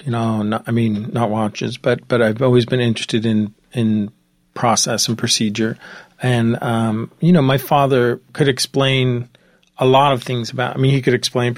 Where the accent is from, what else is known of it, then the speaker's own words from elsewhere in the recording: Marin County, California, United States; Well, I grew up in Marin County in San Francisco Bay Area during Zodiac